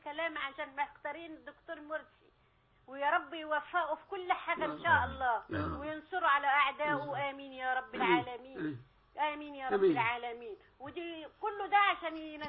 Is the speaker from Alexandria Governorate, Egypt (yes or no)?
no; Beni Suef, Beni Suef Governorate, Egypt; انا من بني سويف